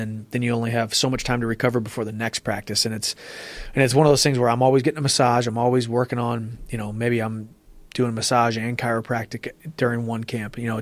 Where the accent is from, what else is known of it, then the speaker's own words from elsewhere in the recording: Missouri, United States; also born or lived in San Diego; now in Nashville, United States; We're both from Missouri. So it's closer to, you know, home where we grew up. We were living in San Diego together and wanted to just move back closer to the Midwest.